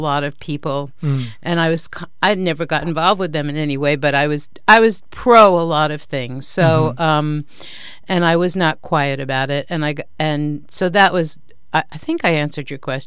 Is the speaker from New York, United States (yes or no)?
yes; New York City, New York, United States; I'm from New York. Mm-hmm. I'm a native New Yorker. I'm one of the very few, I guess. I grew up in Manhattan